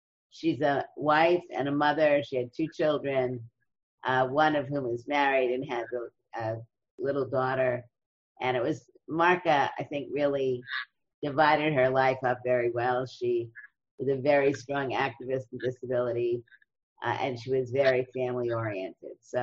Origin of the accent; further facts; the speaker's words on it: Brooklyn, New York, United States; I grew up in Brooklyn, New York.